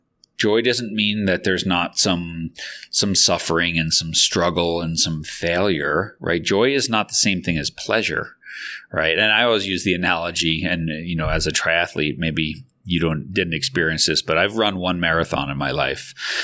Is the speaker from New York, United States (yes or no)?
yes; Long Island, New York, United States; So, you know, I'm 52. I grew up on Long Island. So originally a New Yorker.